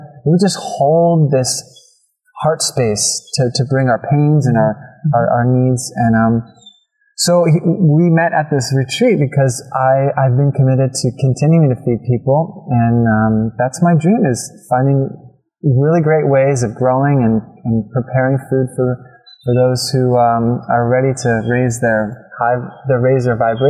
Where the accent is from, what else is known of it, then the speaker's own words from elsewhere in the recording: New Jersey, United States; I grew up in the Garden State of New Jersey